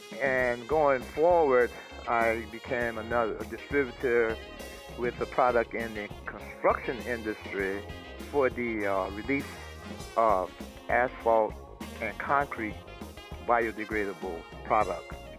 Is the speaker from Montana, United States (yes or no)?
no; New Orleans, Louisiana, United States; I was born in New Orleans, Louisiana. Educational background, attended high school in New Orleans